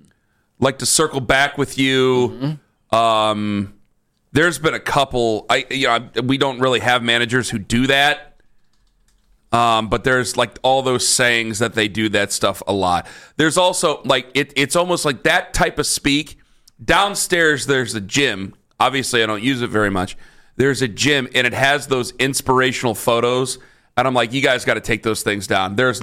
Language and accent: English; Ohio, United States; I'm from Stark County. That's the only thing I'm going to say.